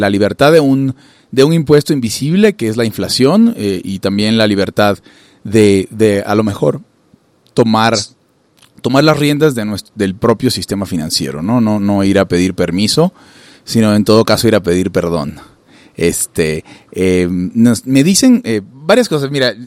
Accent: Venezuela; now in Mexico; yo soy originalmente soy de Venezuela, pero ya soy mexicano, y de alguna manera los dos hemos venido a dar a México

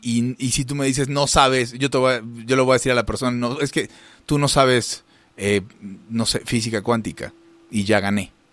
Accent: Mexico; nuestra propiedad pública como mexicanos

